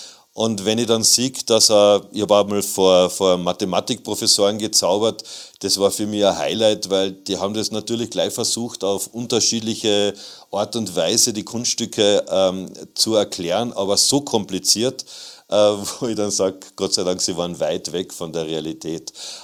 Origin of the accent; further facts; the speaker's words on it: Klagenfurt, Carinthia, Austria; Und bei uns zu Hause in Klagenfurt St. Ruprecht war es so